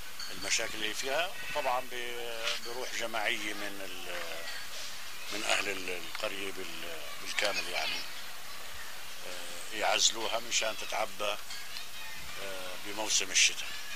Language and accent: Arabic; Palestine; moved away; وكانت البلد طبعا أنا سابح يعني بالبركي، طلعت من فلسطين متعلم السباحة بقلب البركي يعني